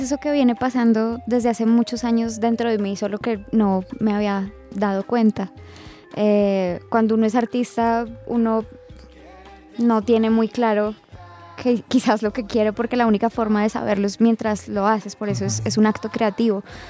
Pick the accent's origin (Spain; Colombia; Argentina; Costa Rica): Colombia; Bogotá; ver a esta mujer totalmente irreverente con la que me siento totalmente identificada como bogotana